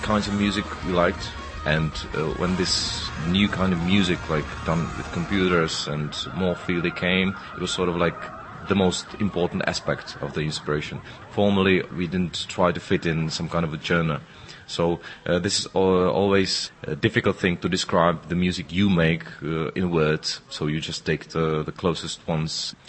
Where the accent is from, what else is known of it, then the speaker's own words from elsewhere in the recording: Czechia; born there; English is a second language; I don't have roots, even though I was born in the Czech Republic. But when I look at my families, it's a sort of a mixture of different influences. My grandfather was German